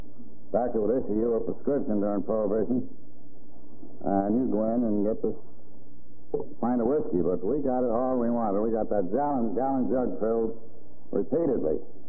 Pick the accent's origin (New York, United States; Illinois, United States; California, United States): New York, United States; Albany; I didn't get overseas in World War I, but I was in the outfit that was stationed around right in my hometown of Albany.